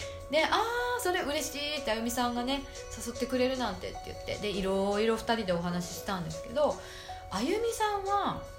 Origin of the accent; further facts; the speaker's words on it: Brazil; まあ、ブラジル人だからひれ伏さないですけど